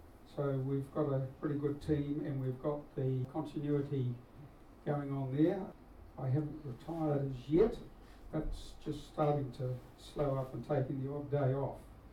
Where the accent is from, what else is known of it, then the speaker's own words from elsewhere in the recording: Twyford, New Zealand; As Joyce mentioned, I live in Twyford. I was raised in Twyford, and Barb and I raised our kids out there in Twyford, and we still live there.